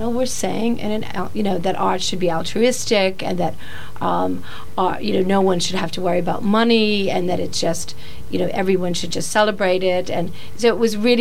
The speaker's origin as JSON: {"language": "English", "country": "United States", "moved": "yes", "lives_now": "London, United Kingdom", "said": "I'm American, but I've been here for 25 years."}